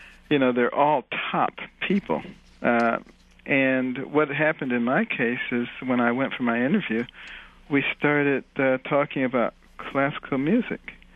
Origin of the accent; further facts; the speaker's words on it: Detroit, Michigan, United States; also born or lived in Boston, United States; growing up in Detroit and Boston, I hated being poor